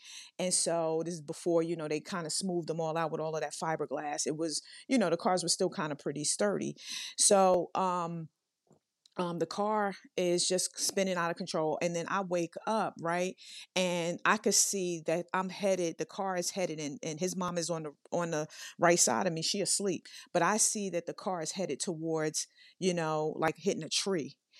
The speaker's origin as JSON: {"language": "English", "town": "Brooklyn", "region": "New York", "country": "United States", "said": "You guys already know I'm from Brooklyn and that sort of thing."}